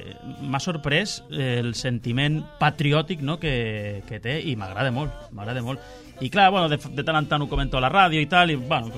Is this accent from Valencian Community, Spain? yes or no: no; Lleida, Catalonia, Spain; jo que sóc de Lleida